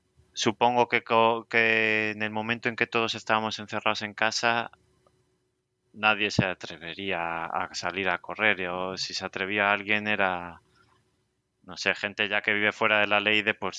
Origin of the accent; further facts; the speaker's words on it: Madrid, Community of Madrid, Spain; now in Galicia, Spain; Yo también los he sufrido aquí al llegar, todavía soy el madrileño, vamos.